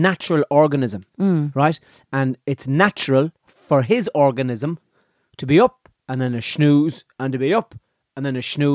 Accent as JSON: {"language": "English", "country": "Ireland", "said": "I'm sure Irish people were doing the same, but I'm telling you, it's once we started working for the man."}